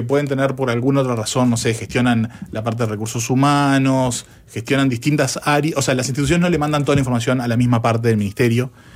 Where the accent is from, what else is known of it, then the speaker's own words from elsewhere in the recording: Uruguay; somos uruguayos y nos olvidamos a veces de que acá el estatismo